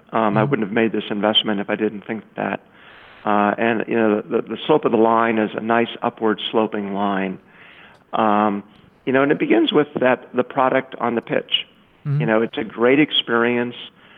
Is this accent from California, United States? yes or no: no; Indiana, United States; You know, I grew up in Indiana, not far from Chicago